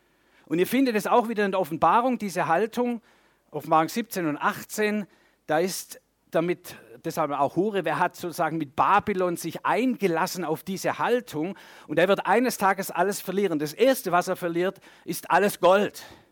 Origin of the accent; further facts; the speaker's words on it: Germany; Und da sind wir Deutsche sehr anfällig geworden.